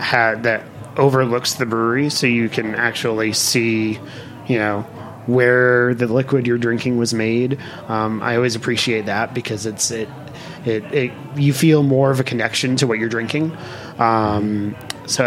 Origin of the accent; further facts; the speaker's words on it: Rhode Island, United States; There's a brewery where I grew up in Rhode Island called Tilted Barn